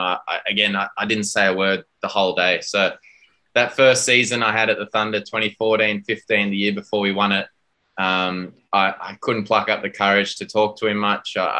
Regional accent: Durban, KwaZulu-Natal, South Africa; I was born and raised in South Africa. So my dad was South African. My mum's English, Essex girl, don't judge. Sitting on the couch in South Africa, in Durban, with my dad

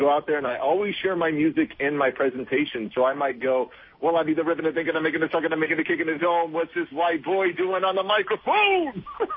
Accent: California, United States; I grew up in Alameda County, San Francisco Bay Area, as a foster youth

